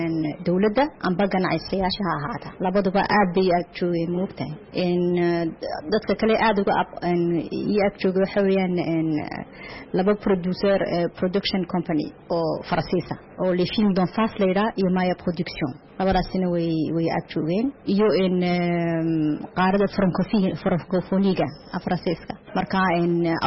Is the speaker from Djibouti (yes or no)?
yes; Djibouti; reer Jibuuti baan ahay